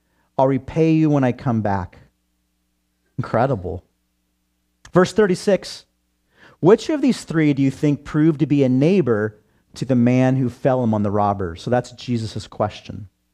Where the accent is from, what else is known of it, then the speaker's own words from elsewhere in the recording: Santa Cruz, California, United States; This was my neighborhood growing up in Northern California, Santa Cruz area, California, if you've ever been to Santa Cruz, Central Coast. And it was a great place to grow up.